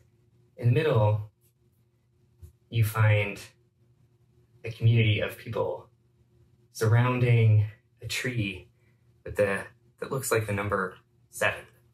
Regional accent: Calgary, Alberta, Canada; born there; I was born on Treaty 7 land in Calgary, Alberta, Canada."

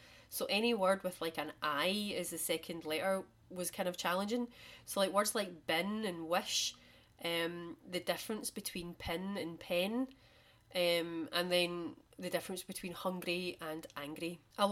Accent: Scotland, United Kingdom; accent: Scottish; I don't think that I have a particularly strong Scottish accent, and I've gone out my way to dilute it for teaching so that I can be understood.

